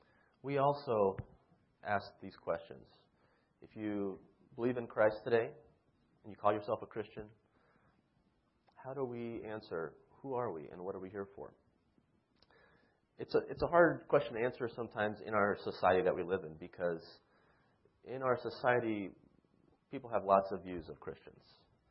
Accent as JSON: {"language": "English", "town": "Las Vegas", "region": "Nevada", "country": "United States", "tie": "born or raised there", "also_born_or_lived": "California", "said": "I am from the western side of the country. I was born in California and raised in Las Vegas, of all places."}